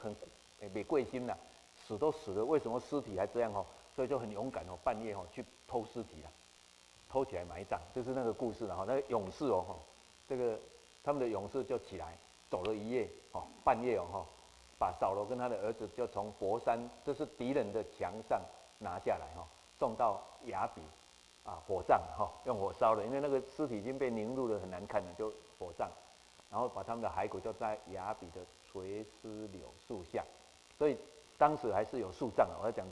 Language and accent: Chinese; Changhua County, Taiwan; 现在回去彰化，那棵树就被为了开马路就被移植